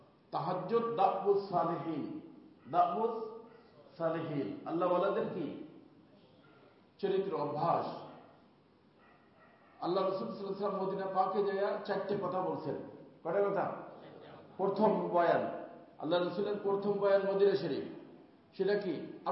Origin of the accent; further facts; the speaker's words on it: Faridpur, Dhaka Division, Bangladesh; ওই আমাদের গ্রাম্য ভাষাটার কথা বলে আমার বাড়ি ফরিদপুর, বুঝছেন?